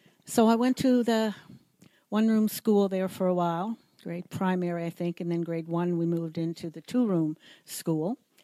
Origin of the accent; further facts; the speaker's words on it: Fall River, Nova Scotia, Canada; Growing up in Fall River, we had to take the bus, and it was Fall River East and Fall River West.